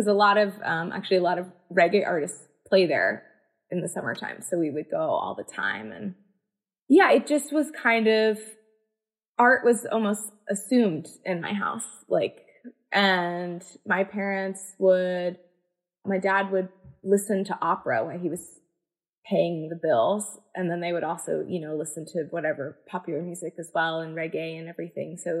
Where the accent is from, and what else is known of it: Falmouth, Massachusetts, United States; born or raised there; also born or lived in Mashpee